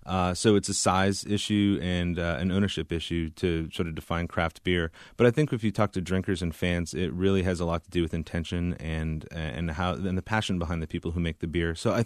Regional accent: Maine, United States; moved away as an adult; now in North Carolina, United States; I am from Maine.

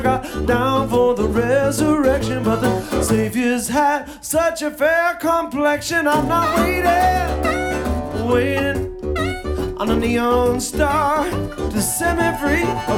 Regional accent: Oregon, United States; How do we know we're really Jewish blues singers from Oregon? How do we know at least that we're really from Oregon?

